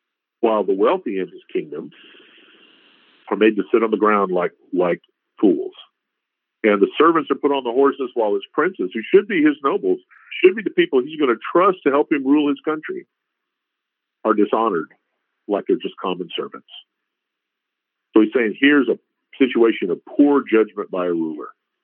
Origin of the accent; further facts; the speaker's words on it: Texas, United States; I grew up in South Texas. There's snakes everywhere.